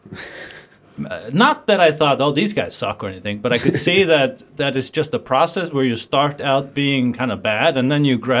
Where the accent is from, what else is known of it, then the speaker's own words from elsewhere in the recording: Tórshavn, Faroe Islands; moved away as an adult; I was born here in the Faroes, and I grew up here in Tórshavn. And when I was 23, I went to Iceland to go to university, take a degree there.